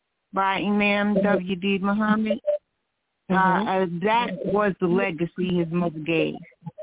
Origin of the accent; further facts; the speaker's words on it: New Jersey, United States; I'm from New Jersey.